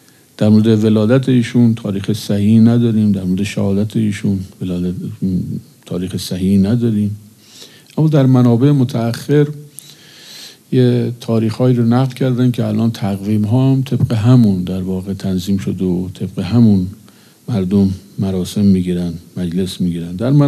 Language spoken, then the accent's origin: Persian; Tehran, Tehran Province, Iran; ما چون در تهران هستیم و بچه تهران هستیم،